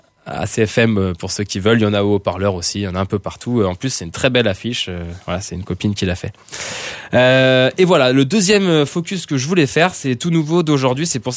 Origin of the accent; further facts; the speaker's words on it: Hauts-de-France, France; Enfin, moi, je viens du Nord, du Grand Nord, et je connaissais cette chanson étant gamin.